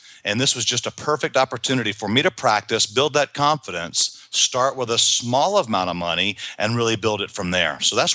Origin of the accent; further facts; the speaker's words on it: North Carolina, United States; I'm from North Carolina, and it's really right here in North Carolina, it's the furniture capital of the world.